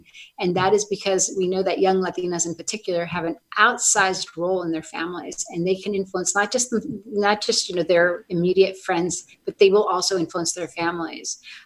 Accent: Sonoma, California, United States; I grew up in Sonoma, and I was in college when Pete Wilson rose to power.

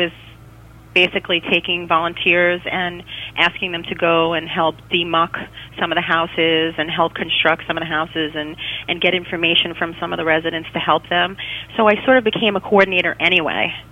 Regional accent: Brooklyn, New York, United States; now in Staten Island, United States; So originally I'm from Brooklyn, and I came to Staten Island

